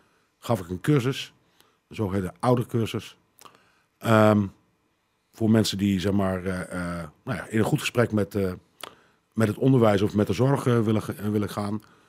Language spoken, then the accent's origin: Dutch; Zwolle, Overijssel, Netherlands; now in Assen, Netherlands; Ik kom oorspronkelijk uit Zwolle. Daar ben ik geboren en getogen.